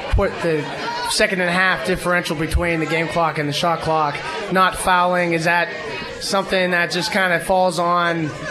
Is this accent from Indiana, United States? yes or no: no; Pittsburgh, Pennsylvania, United States; from Pittsburgh, PA.